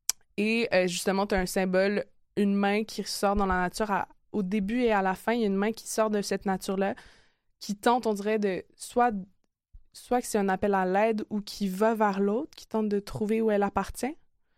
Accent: Verdun, Quebec, Canada; parce que j'ai grandi à Verdun, puis je reconnaissais les saules pleureurs avec le fleuve qui s'étendait

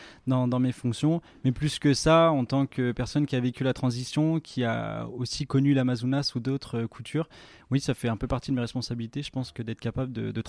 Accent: Paris, Île-de-France, France; now in Drôme, France; Moi, je viens de Paris. J'ai toujours grandi à Paris.

